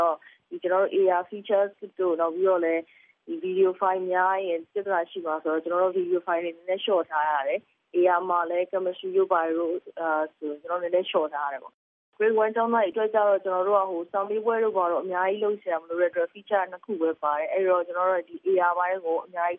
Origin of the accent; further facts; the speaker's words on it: Yangon, Yangon Region, Myanmar; ကျွန်တော်ဆိုရန်ကုန်မှာပဲမွေးရန်ကုန်မှာပဲကြီး